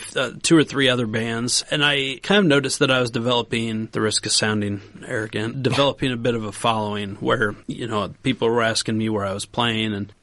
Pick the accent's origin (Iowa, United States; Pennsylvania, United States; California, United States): Iowa, United States; Norwalk; I grew up in the Des Moines area, Norwalk primarily, just a little bit south of the Des Moines airport there.